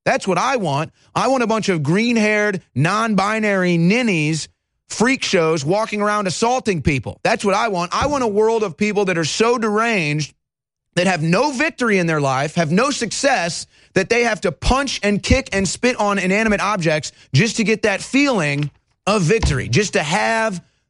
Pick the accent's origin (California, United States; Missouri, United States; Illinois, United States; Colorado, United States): Missouri, United States; St. Louis; real close to my hometown of St. Louis, bit of a kinship there.